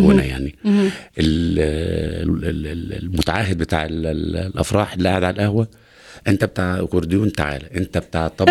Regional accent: Upper Egypt, Egypt; now in Cairo, Egypt; انا من الصعيد فانا هربان من اهلي هربان من ابويا ومن اخواتي وكده ولا وجاي القاهره

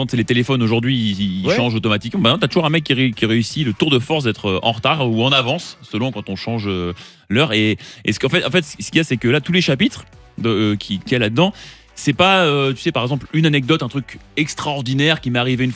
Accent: Île-de-France, France; also born or lived in Cagnes-sur-Mer; De région parisienne. Okay. Et avec un petit détour par la région de Nice, Cagnes-sur-Mer.

